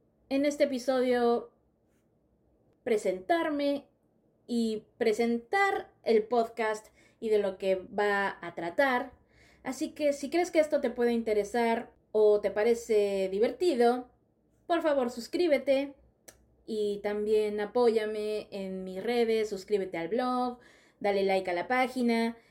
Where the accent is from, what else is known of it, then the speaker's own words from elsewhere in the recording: Mexico; now in South Korea; Soy una ilustradora mexicana actualmente viviendo en Corea del Sur.